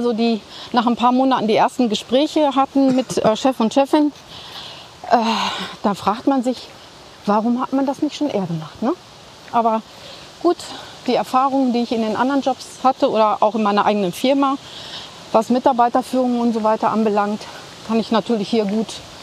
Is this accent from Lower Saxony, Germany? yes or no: no; North Rhine-Westphalia, Germany; Ich komme ja ursprünglich auch aus dem Sauerland, bin aber selbst hier oben noch nicht gewesen.